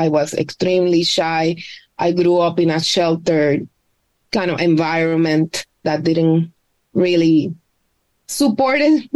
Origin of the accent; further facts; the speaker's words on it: Puerto Rico; I come from Puerto Rico. I did all my education at a Catholic elementary and high school. And then I went to, or I attended Escuela de Artes Plásticas de Puerto Rico.